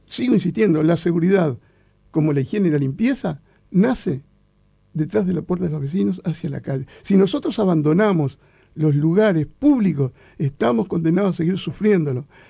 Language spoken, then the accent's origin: Spanish; Uruguay; Entonces te sale de adentro, no, yo soy uruguayo.